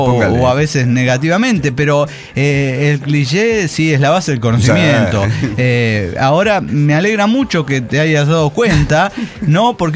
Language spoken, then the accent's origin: Spanish; Acapulco, Guerrero, Mexico; born there; Bueno, yo nací en Acapulco, Guerrero, México.